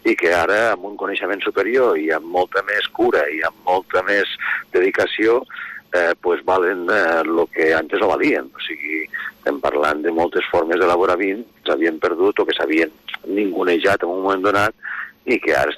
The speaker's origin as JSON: {"language": "Catalan", "town": "Lleida", "region": "Catalonia", "country": "Spain", "said": "nosaltres com a lleidatans"}